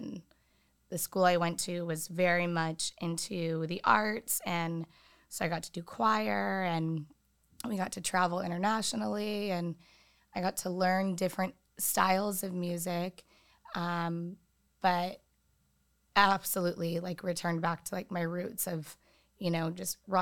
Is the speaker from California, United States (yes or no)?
yes; San Diego, California, United States; I'm from San Diego. North County is where I grew up.